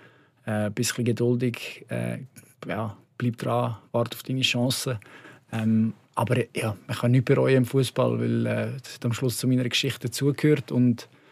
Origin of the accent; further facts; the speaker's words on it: Brugg, Aargau, Switzerland; Weil ich bin ja aus Brugg, eigentlich, ja, jeder in Brugg war GC-Fan.